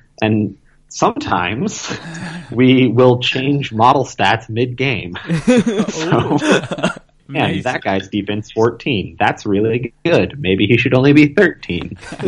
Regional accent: Texas, United States; Well, I'm from Texas. I'm never polite.

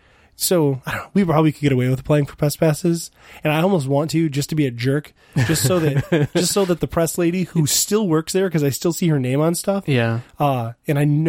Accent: United States; I'm an American. I live in America, so I say Spiel des Jahres.

